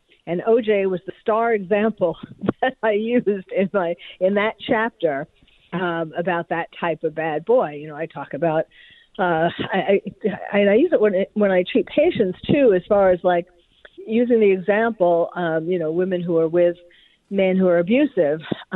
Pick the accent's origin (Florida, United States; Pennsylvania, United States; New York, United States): New York, United States; I'm from New York, but yes, I was then.